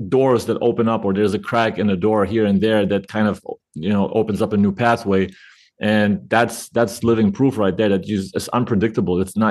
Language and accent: English; Germany; also born or lived in Lithuania; for a Lithuanian kid growing up in Germany, playing in second division, coaching in second division, and then all of a sudden at CSKA, there's a crack in the door.